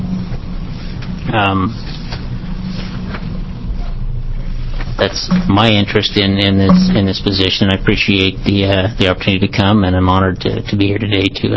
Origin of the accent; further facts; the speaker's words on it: Oregon, United States; I'm from Niagara County. I live about 15 miles southwest of Nyssa.